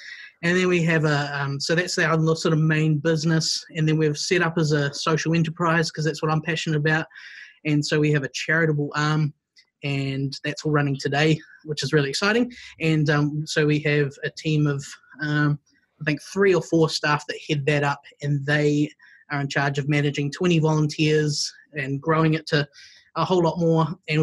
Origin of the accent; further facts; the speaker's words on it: Wellington, New Zealand; I am from Wellington, the capital of New Zealand, or New Zealand, as people like to tell us. That's how we sound.